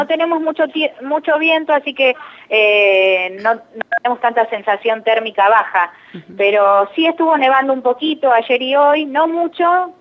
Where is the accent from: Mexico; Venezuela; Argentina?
Argentina; Somos todos argentinos.